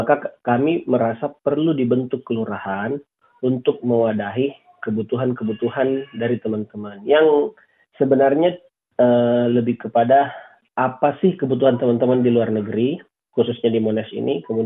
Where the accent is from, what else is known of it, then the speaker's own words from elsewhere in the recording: Indonesia; kami yang berasal dari Indonesia